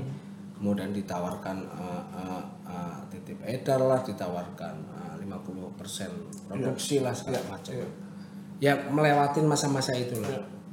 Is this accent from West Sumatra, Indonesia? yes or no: no; Purwokerto, Central Java, Indonesia; born there; Asal Banjarnegara tapi lahiran Purwokerto.